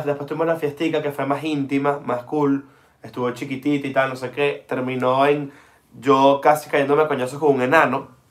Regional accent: Paraguay; No, que soy de Paraguay ya.

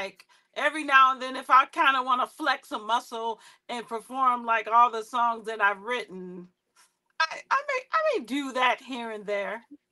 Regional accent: Chicago, Illinois, United States; And then, you know, I'm from Chicago, so I gotta put a little touches of house in there here.

